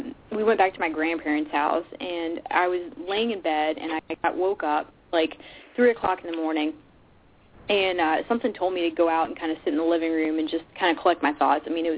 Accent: Blackstone, Virginia, United States; I grew up in Blackstone, Virginia. Ended up moving to Richmond.

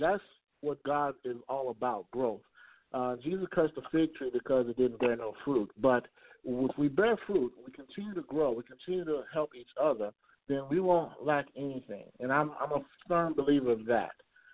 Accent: Chicago, Illinois, United States; now in Houston, United States; I'm from Chicago originally, moved here to Houston, Texas. It's a little bit about my background.

